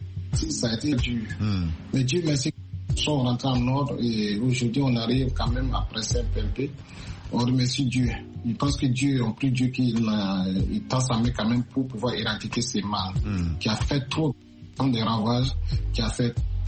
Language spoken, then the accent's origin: French; Burkina Faso; now in United States; quand j'ai quitté Abidjan, quand c'est arrivé au pays, au Burkina, paf, les pandémies, ça a commencé